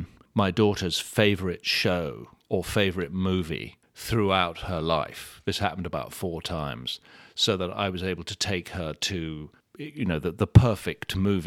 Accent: Wimbledon, London, United Kingdom; I grew up in South London. In Wimbledon, if I'm trying to impress you, Merton, if I'm being accurate, which is about 15 minutes by train from the West End.

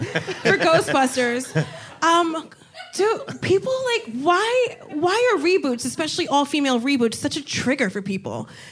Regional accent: New Jersey, United States; I'm from Jersey, and...

